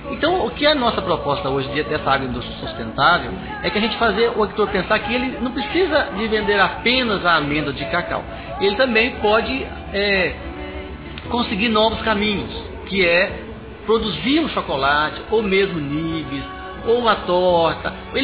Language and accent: Portuguese; Brazil; born there; now in Rondônia, Brazil; Eu não nasci em Rondônia, mas meus filhos nasceram, meu neto nasceu agora esse mês agora